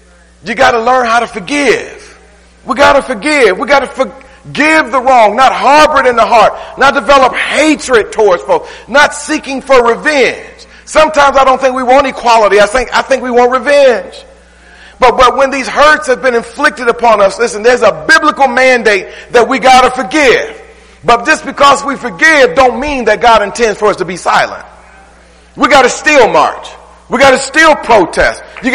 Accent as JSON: {"language": "English", "town": "Detroit", "region": "Michigan", "country": "United States", "said": "it ain't just because I'm from Detroit."}